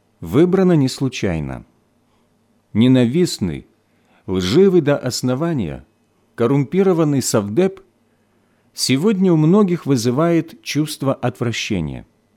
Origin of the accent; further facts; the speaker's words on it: Kyiv, Ukraine; Родился я и вырос в Киеве, в семье военнослужащего.